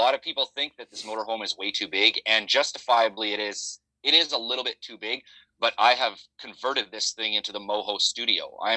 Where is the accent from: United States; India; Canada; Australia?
Canada; Williams Lake, British Columbia; born and raised in Williams Lake, British Columbia, and I am an adventure filmmaker.